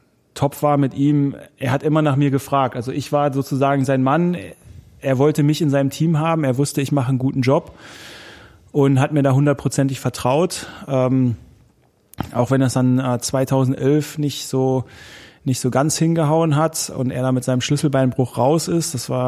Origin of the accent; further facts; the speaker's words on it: North Rhine-Westphalia, Germany; Dann ist die Tour de France durch meinen Heimatort mal gefahren. An Rheinbach vorbei Richtung Koblenz